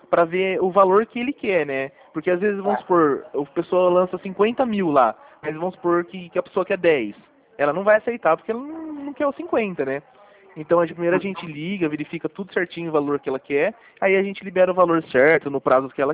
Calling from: Araraquara, São Paulo, Brazil; Eu de Araraquara.

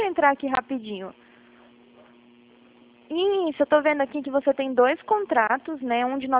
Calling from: Atibaia, São Paulo, Brazil; Ah, eu estou falando de Atibaia, a gente fica aqui no interior de São Paulo, mas a gente trabalha o Brasil inteiro, tá?

